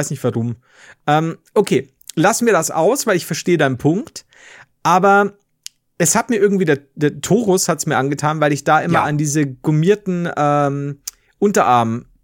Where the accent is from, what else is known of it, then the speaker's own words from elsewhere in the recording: Bavaria, Germany; Als Bayer fühle ich mich gerade ein bisschen verarscht.